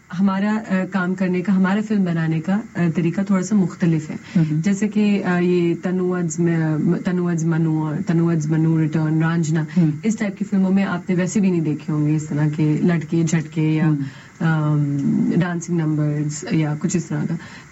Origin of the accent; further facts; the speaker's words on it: Pakistan; مجھے جو زبان میں بولتی ہوں اسی میں اور جو میں ہوں، جو میں پاکستانی ہوں،